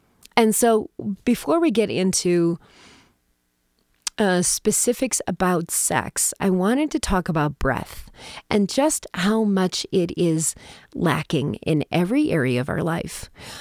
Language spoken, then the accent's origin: English; Minnesota, United States; I grew up in Minnesota. I call it the land of 10,000 treatment centers because it is so repressed.